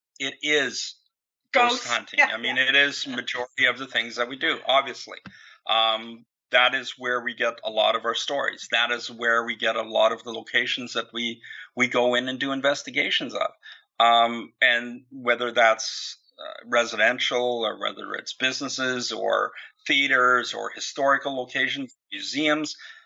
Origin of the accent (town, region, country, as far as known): Vancouver, British Columbia, Canada